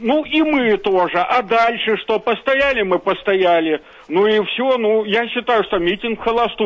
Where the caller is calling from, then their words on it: Sestroretsk, Saint Petersburg, Russia; из Сестрорецка вас беспокою.